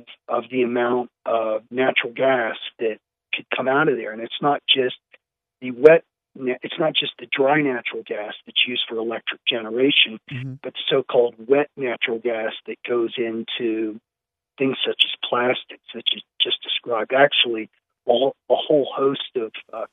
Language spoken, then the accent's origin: English; West Virginia, United States; Well, I'm from West Virginia, and West Virginia is coal dependent, and the future of coal, of course, is pretty dim.